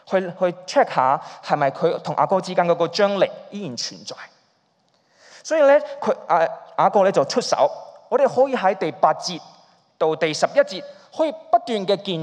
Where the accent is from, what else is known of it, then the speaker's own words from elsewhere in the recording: Hong Kong; 我们香港人的家庭都是这样，家庭内部的冲突都是不容易处理的。